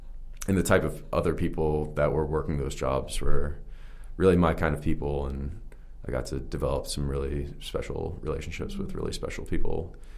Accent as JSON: {"language": "English", "country": "United States", "said": "I am an American."}